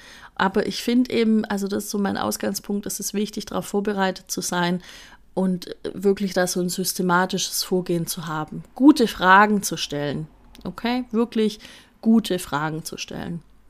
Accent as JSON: {"language": "German", "region": "Baden-Württemberg", "country": "Germany", "said": "Aber wie gesagt, Dinge, die es gratis gibt, da bin ich ja Schwabe"}